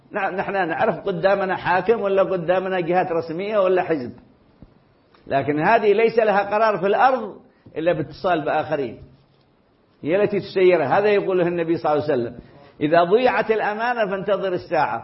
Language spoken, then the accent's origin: Arabic; Hadramaut, Yemen; معروف نحن مثلا عندنا في حضرموت العلماء معروفين عبر التاريخ